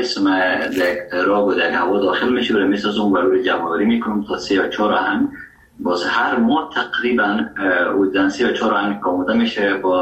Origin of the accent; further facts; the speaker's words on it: Afghanistan; first language Dari; زبان اصلی و وطنی ما دری است و فارسی نیست و چکه در هرات استفاده میشه و زبان دوم ما که در افغانستان است زبان پشتو